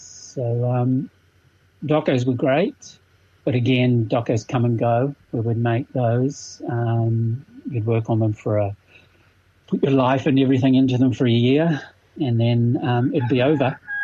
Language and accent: English; Auckland, New Zealand; I was from Mount Roskill, Tongan, Cook Island German boy going to Auckland Grammar.